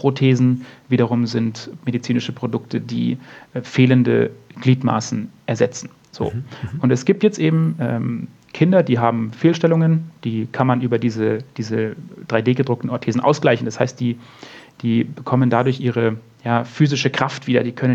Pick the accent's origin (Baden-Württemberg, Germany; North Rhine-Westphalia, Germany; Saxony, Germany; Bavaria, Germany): Bavaria, Germany; Munich; born or raised there